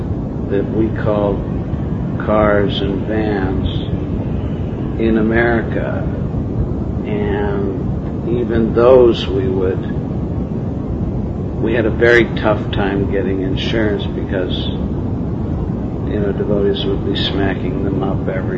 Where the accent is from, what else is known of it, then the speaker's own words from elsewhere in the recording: Canada; Of course, I'm a Canadian, but even in Canada, that was well-known maxim.